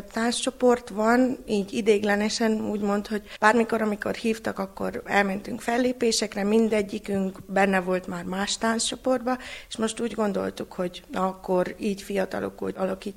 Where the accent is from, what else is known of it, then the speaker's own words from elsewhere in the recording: Lunca de Jos, Harghita, Romania; Gyimes középlakon születtem, itt lakok.